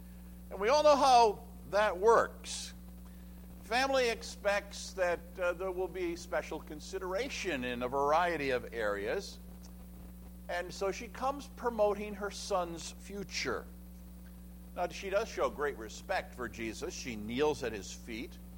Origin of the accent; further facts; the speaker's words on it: Canada; You see, if I'm from Canada, I say aunt, not aunt.